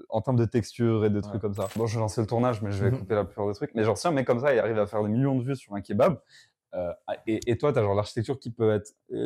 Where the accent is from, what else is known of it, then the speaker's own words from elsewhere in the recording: Morocco; now in France; moi je viens du Maroc, je suis en France pour un temps limité.